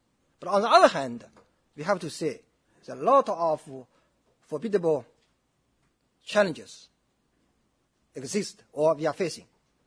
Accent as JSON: {"language": "English", "region": "Zhejiang", "country": "China", "tie": "born or raised there", "second_language": "English", "said": "I think just 2 weeks ago, my hometown, in Zhejiang province, there was a vice mayor of Hangzhou metropolitan city."}